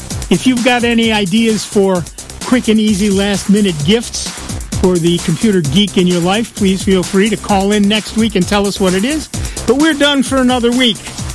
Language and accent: English; United States; So I do not speak French, one of the very many languages I don't speak. I'm an American. We just shout louder until you get it.